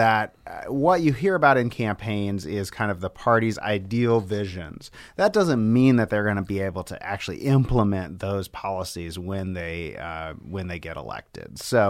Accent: Missouri, United States; They're not going to be competitive in these southern states, in the outer South, like Missouri, my home state, or Tennessee or Kentucky or Oklahoma.

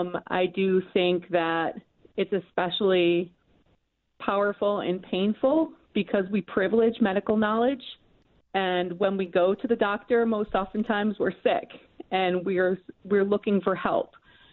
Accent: Rochester, New York, United States; I grew up in Rochester, lifelong Rochester resident.

